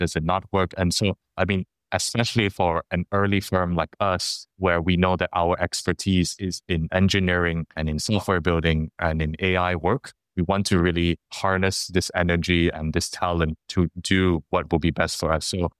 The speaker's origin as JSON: {"language": "English", "country": "Malaysia", "moved": "yes", "lives_now": "Singapore", "said": "So originally, I'm actually from Malaysia and I'm here working in Singapore."}